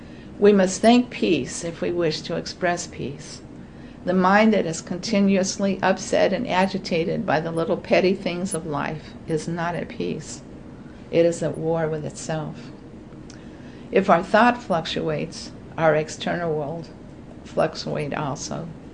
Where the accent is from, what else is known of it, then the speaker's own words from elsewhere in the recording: California, United States; let me tell you, being a Californian, it was a concern